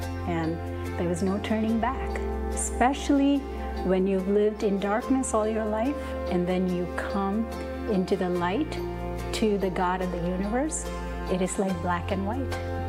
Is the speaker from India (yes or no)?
yes; India; English is a second language; moved away as an adult; now in United States; I was born and raised in India. The youngest child of a nominal Hindu family. I came to the United States a little over 25 years ago to go to graduate school.